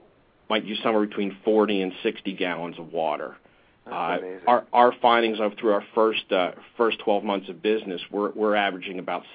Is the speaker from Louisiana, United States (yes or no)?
no; State College, Pennsylvania, United States; We're from State College, Pennsylvania, which is the home of Penn State University